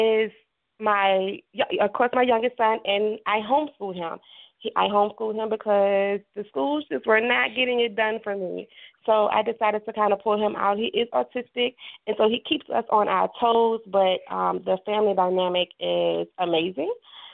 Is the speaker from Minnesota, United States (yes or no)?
no; Richmond, Virginia, United States; I am born and raised in Richmond, VA.